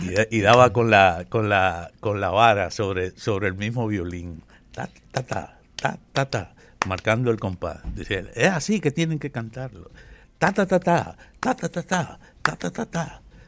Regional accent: Dominican Republic; Que es algo que como dominicanos y como ocurre en casi todos los países, necesitamos saber cuáles son nuestros elementos de identidad.

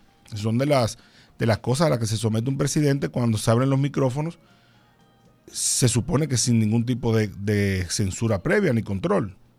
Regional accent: Dominican Republic; porque nosotros como dominicanos no tenemos problemas con que nos pregunten sobre ese tema

